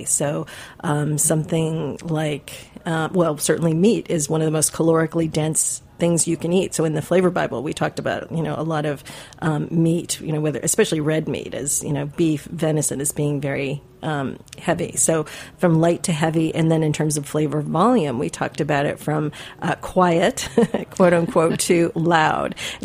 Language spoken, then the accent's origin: English; Midwest, United States; I grew up in the Midwest, as I understand you did too